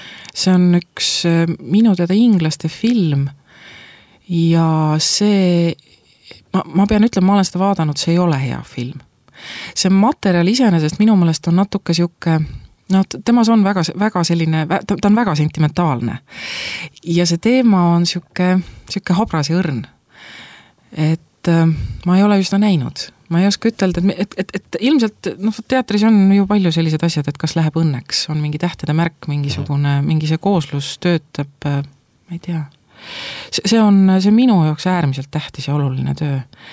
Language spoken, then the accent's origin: Estonian; Saare County, Estonia; kui ma olen saarelt pärit, minu isapoolne ja minu emapoolne, kõik minu suguvused on teada kuskile põhjasõja aega, minu esivanemad esiisad.